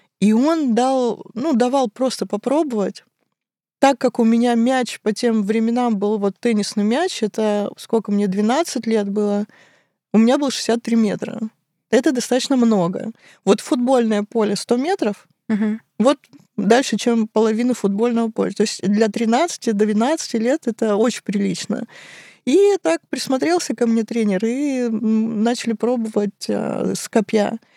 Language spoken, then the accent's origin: Russian; Kislovodsk, Stavropol Krai, Russia; Я родилась, выросла в Кисловодске.